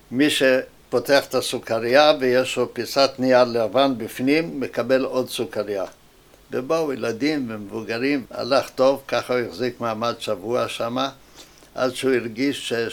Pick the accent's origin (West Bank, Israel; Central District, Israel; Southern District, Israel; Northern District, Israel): Central District, Israel; Ramla; אני נולדתי בשמיני לפברואר 1927, גרנו ברמלה.